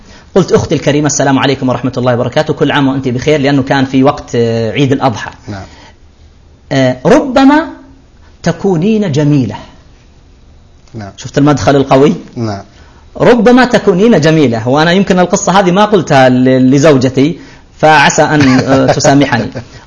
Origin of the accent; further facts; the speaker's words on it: Saudi Arabia; وجيزان مدينة عزيزة عندنا في السعودية